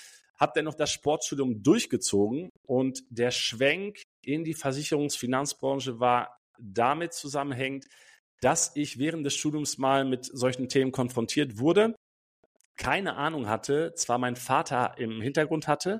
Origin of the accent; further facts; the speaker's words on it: Germany; born there; Ja, also meine Eltern, die sind selbst in Polen geboren worden. Ich bin hier in Deutschland geboren.